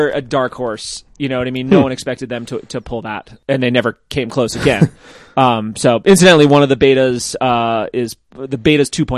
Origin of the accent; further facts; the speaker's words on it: New York, United States; I'm from the suburbs of New York City.